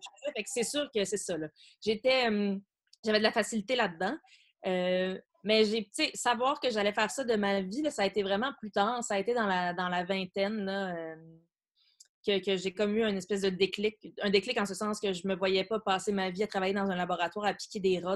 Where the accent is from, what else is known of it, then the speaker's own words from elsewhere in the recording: Longueuil, Quebec, Canada; also born or lived in Montreal; Mais ensuite, Rive-Sud, Saint-Hubert et Longueuil, jusqu'à mes 22 ans.